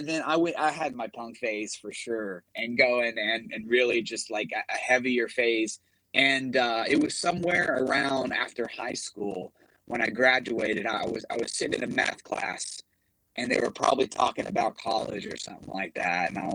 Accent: Fort Smith, Arkansas, United States; I'm from Fort Smith, Arkansas. That's where I'm originally from. And a small town, not a big music scene

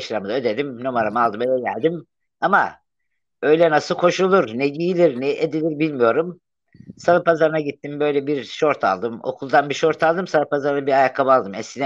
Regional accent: Havza, Samsun, Turkey; Ben köy çocuğuyum. Köyde büyüdüm. Samsun ilinin Havza ilçesinin Hilmiye köyünde bir dağ köyü. Çok az işlenir toprak. Daha çok kayalık. Biz küçükken dediğim 1959 yıllarında doğdum.

